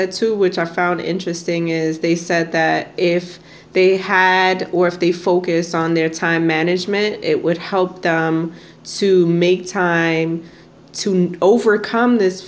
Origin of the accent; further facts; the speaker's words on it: New York, United States; now in West Coast, United States; born and raised in New York, and then moving across the country to the West Coast.